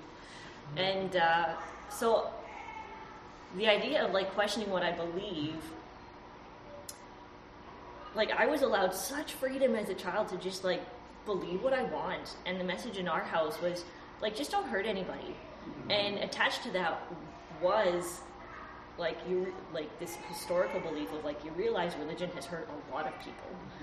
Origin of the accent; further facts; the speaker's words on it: Vancouver, British Columbia, Canada; So I'm from Vancouver. I moved here.